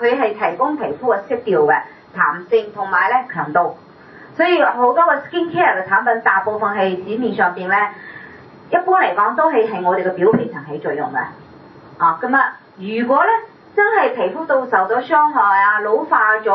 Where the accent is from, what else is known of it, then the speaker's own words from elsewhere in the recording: China; 我哋中國人係最講究面子嘅，係咪？